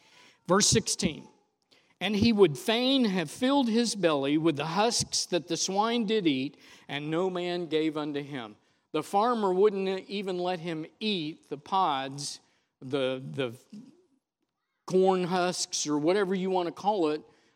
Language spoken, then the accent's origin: English; Daytona Beach, Florida, United States; this city slicker, this beach bum, because I grew up in Daytona Beach